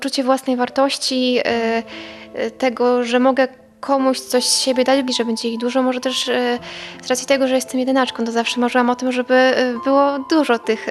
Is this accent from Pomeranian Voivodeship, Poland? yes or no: yes; Gdańsk, Pomeranian Voivodeship, Poland; bo Bartek ogólnie pochodzi z Kaszub, my z Gdańska.